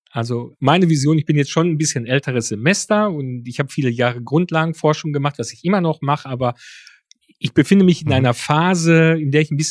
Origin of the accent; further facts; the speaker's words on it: Greece; Naja, jetzt habe ich als Grieche einen kleinen Vorteil